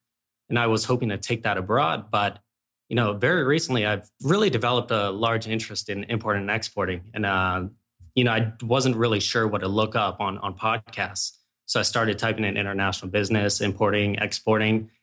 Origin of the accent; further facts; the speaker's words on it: California, United States; born there; also born or lived in Japan; I was born in California and lived in different parts of the world. My father was in the military, so that allowed us to travel. I lived in Japan for about 3 years, came back.